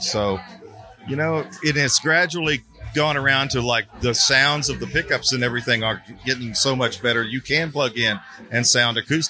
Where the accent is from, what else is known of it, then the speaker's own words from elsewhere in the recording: Warren, Ohio, United States; I grew up in Warren, Ohio.